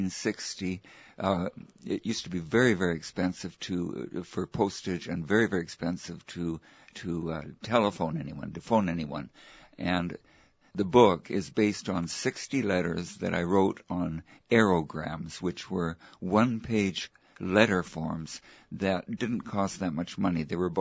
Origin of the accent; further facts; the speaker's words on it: Vancouver, British Columbia, Canada; born there; My background, I was born in 1940 in Vancouver.